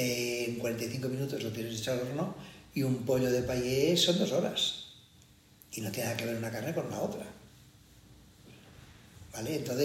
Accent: Catalonia, Spain; Y yo, cuando pregunta como catalán, me responden

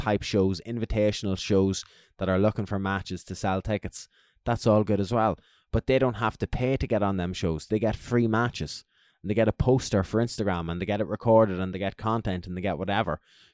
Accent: Ireland; And as I said, I'm the Irish Jiu-Jitsu stan here.

